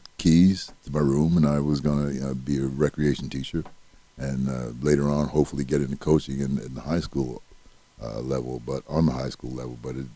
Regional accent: New Jersey, United States; I went to a small college in North Carolina. I grew up in New Jersey.

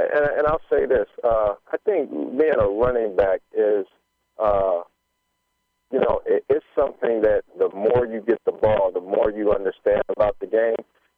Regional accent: Pittsburgh, Pennsylvania, United States; Well, they're still like gods in Pittsburgh. And so to be playing against my hometown team, everything's on the line to go to the Super Bowl.

